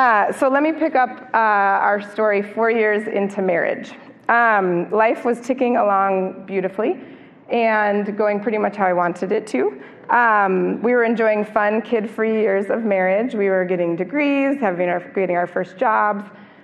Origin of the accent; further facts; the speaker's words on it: Chicago, Illinois, United States; I'm from Chicago, as they said.